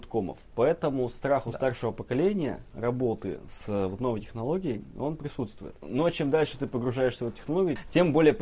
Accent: Saint Petersburg, Russia; потому что я из Питера.

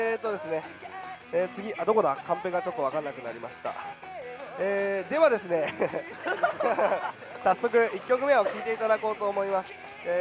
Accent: Yokohama, Kanagawa, Japan; 僕たち全員横浜生まれの横浜育ちなので

